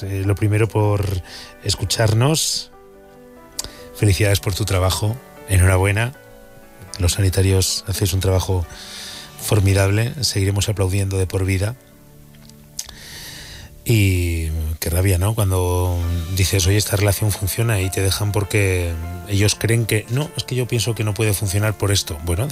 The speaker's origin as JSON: {"language": "Spanish", "town": "Burgos", "region": "Castile and León", "country": "Spain", "said": "Es que yo soy de Burgos, entonces eran las zonas en las que salíamos, ¿no?"}